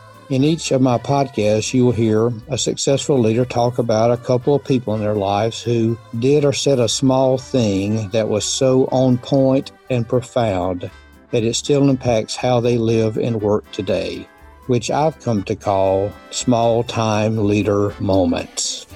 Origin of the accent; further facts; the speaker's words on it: Louisville, Kentucky, United States; where are you from and where are you headed? I said Louisville to Alabama.